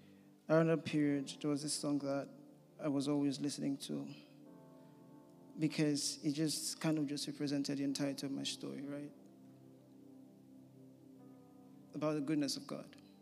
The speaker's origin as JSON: {"language": "English", "country": "Nigeria", "moved": "as an adult", "said": "I'm from Nigeria originally. I came here last year to do a master's program in law"}